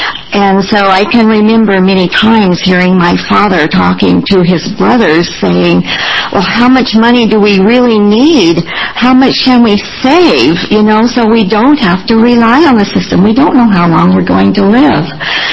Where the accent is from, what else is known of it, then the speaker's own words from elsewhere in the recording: Oregon, United States; born there; I came here in 1988. I was born in Oregon and then came back in 1988.